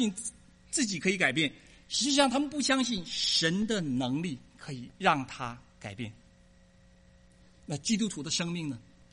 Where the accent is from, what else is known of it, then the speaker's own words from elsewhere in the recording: China; 撒谎的时候，我们在大陆长大的